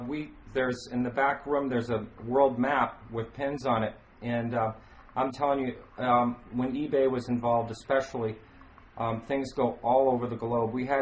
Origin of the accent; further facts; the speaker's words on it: New England, United States; for me, it's kind of tough growing up in New England and watching... auctions sometimes